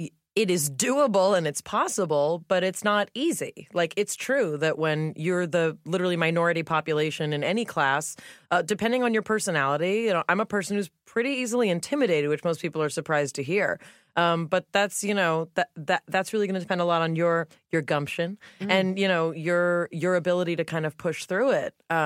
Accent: Los Angeles, California, United States; I grew up in the Melrose Fairfax area here in L.A.

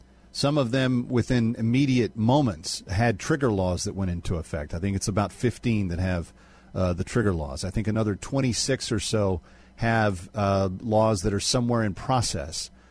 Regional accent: Texas, United States; And the woman who was Roe in that case was a Texan. I grew up in Texas, and so this had a lot of play in my home state.

